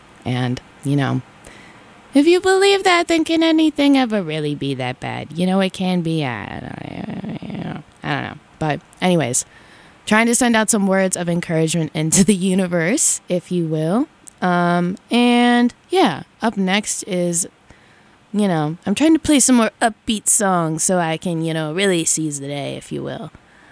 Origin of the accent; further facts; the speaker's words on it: Ohio, United States; I'm from Ohio, actually, so I think, you know, I took one of those, regional, or like it was like this test and then it told you like what region your dialect is from or whatever